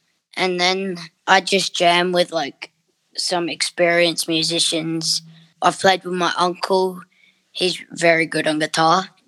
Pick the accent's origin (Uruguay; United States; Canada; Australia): Australia; Adelaide, South Australia; born there; I was born in Adelaide, South Australia, on the 8th of May, 2010.